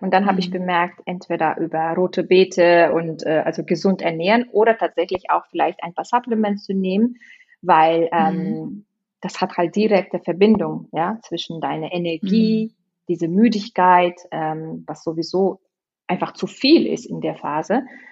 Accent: Kyrgyzstan; now in Germany; Ja, ich habe immer noch die Identity von meinem Land. Ich komme aus Kirgisien, also das ist wirklich ganz andere Kultur, Traditionen. Und ich bin auch Deutsch, so ein Zwischending.

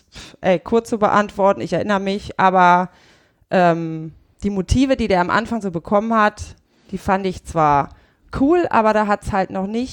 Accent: Burgdorf, Lower Saxony, Germany; also born or lived in Leipzig; Ich habe auch mal in Leipzig gewohnt, aber ich bin aus Hannover, aus der Nähe, aus Burgdorf.

